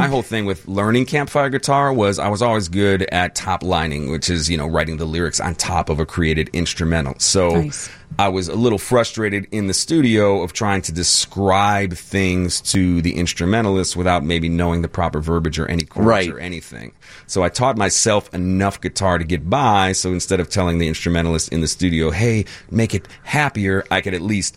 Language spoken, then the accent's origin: English; Chicago, Illinois, United States; I'm from the Southwest side, 76th and Kildare in the Fort City apartments, condos. That's where it started.